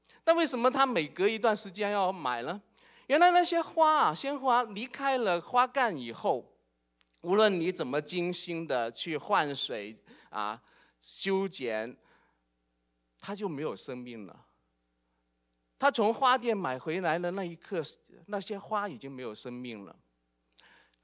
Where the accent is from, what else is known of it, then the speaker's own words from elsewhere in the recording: China; 向我们中国人来传福音因为我本身是中国人